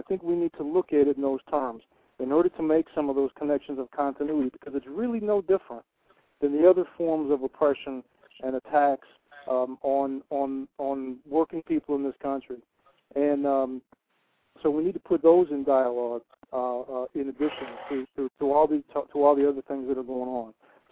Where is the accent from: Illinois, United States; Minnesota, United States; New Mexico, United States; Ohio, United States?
Ohio, United States; Cleveland; You know, and I grew up in Cleveland, Ohio, you know, and I was alive when that happened.